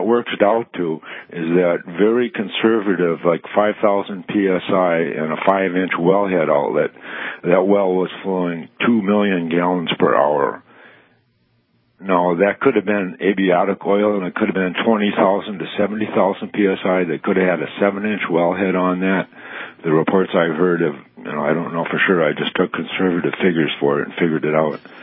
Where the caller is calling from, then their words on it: St. Paul, Minnesota, United States; from St. Paul, Minnesota.